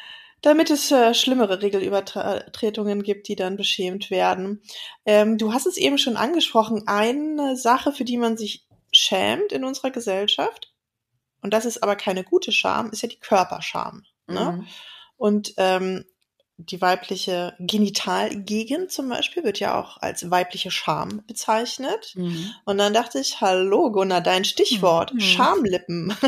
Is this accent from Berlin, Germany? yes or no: yes; Berlin, Germany; Ich bin in Berlin aufgewachsen, was ja schon auch immer relativ wenig Shaming sozusagen hatte.